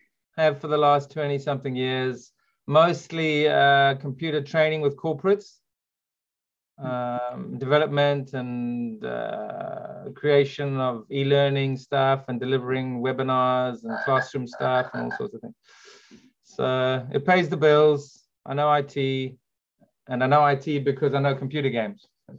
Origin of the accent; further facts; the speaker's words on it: South Africa; now in Wales, United Kingdom; I'm a South African living in the UK in Wales.